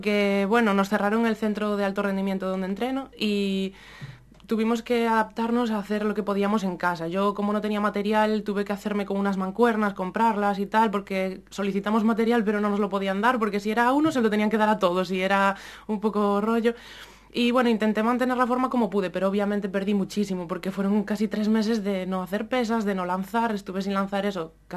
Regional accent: Mugardos, Galicia, Spain; en Mugardos, donde vivo obviamente, bueno, mi pueblo, se empezaron a hacer unas actividades extraescolares de atletismo

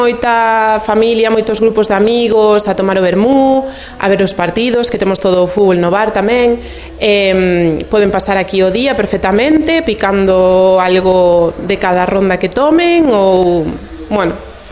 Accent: Pontedeume, Galicia, Spain; eu son de Pontedeume, sí.

